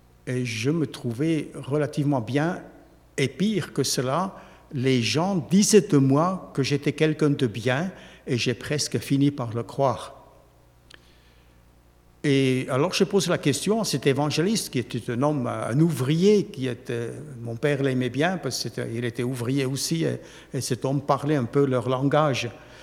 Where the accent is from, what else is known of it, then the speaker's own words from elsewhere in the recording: Switzerland; l'Église réformée où j'ai grandi en Suisse.